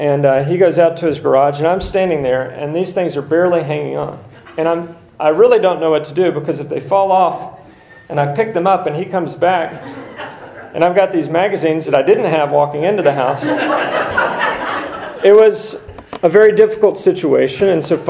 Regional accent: Texas, United States; I didn't have boots, even though I grew up in Texas.

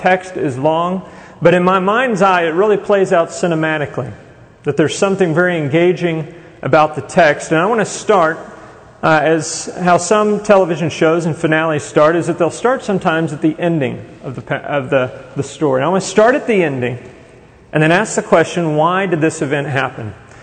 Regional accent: Texas, United States; Special to me because I grew up in Texas and we went out to South Fork Ranch

